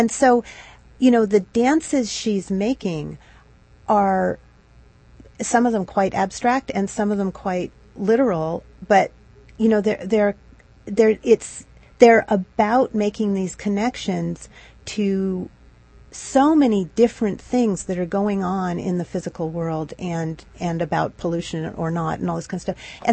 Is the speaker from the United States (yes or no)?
yes; Pacific Northwest, United States; I was brought up in the Pacific Northwest and did a lot of hiking as a kid.